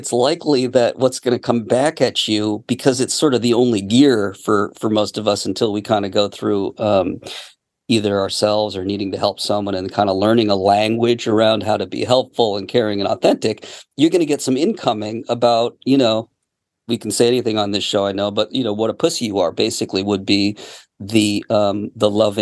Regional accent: Boston, Massachusetts, United States; You know, I'm from Boston like you, mm-hmm. from that area.

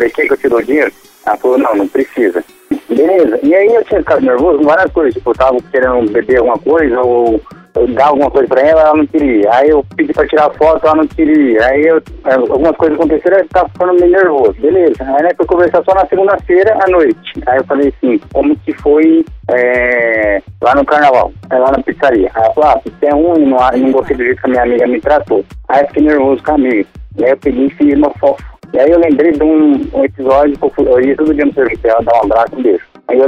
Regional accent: Jaboticabal, São Paulo, Brazil; Sou de Jaboticabal e tenho 25 anos.

